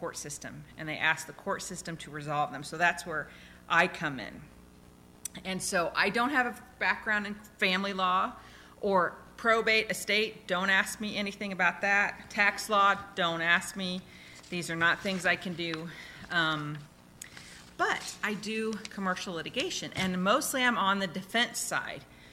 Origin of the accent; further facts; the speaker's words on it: Fernie, British Columbia, Canada; I grew up around Fernie, and she treated us like part of her immediate family